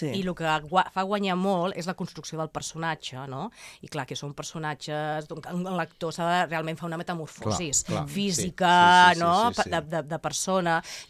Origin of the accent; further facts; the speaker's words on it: Barcelona, Catalonia, Spain; I clar, Torre Baró, perquè jo soc de Barcelona.